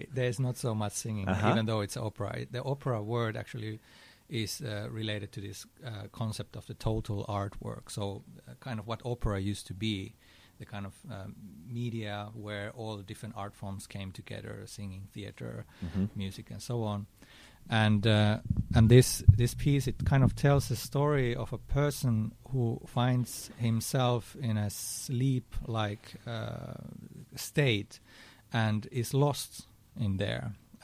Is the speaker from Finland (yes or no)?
yes; Helsinki, Uusimaa, Finland; I'm from Helsinki, Finland.